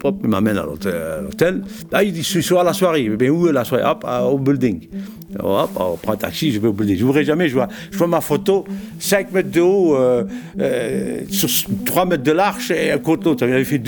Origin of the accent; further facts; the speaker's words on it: Italy; Moi, je suis italien, passeport italien à ce temps-là.